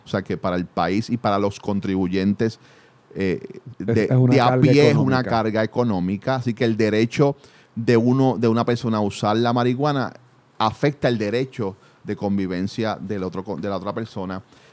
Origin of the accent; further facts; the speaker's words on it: Puerto Rico; que tenemos como los puertorriqueños que somos